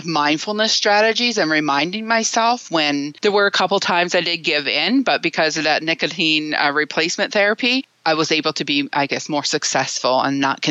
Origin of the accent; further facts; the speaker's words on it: Newfoundland and Labrador, Canada; I'm originally from Newfoundland. I was born and raised there. I've been here quite a few years, though. I'm married and have two children